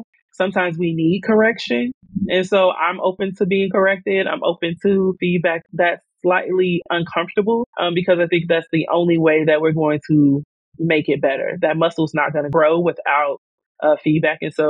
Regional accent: Chicago, Illinois, United States; I'm from around the way. Like I'm from the South Side of Chicago.

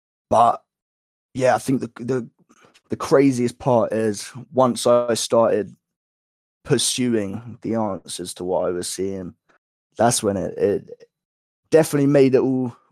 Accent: Woking, South East England, United Kingdom; And I grew up not only in Woking, as all those other places I talked about, it was the first mosque in the UK. So the first Asian community settled there.

